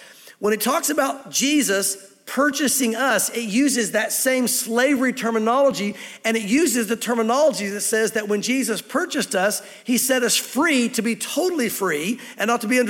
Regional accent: the South, United States; Now, we in the South, we have religious tradition. And I grew up in the South.

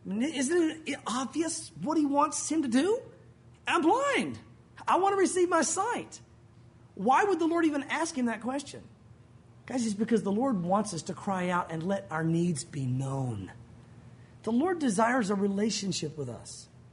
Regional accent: Tennessee, United States; also born or lived in Santa Fe; Now, I grew up in Tennessee, but we lived out west in Santa Fe for several years.

